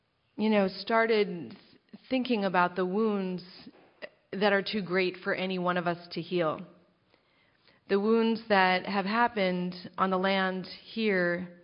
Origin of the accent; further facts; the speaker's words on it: California, United States; born there; now in Oakland, United States; I was born on Ramaytush Ohlone territory, which is the peninsula north of here. And I live now in Chechenyo Ohlone territory, in the area known as the territory of Huchin, now known as Oakland.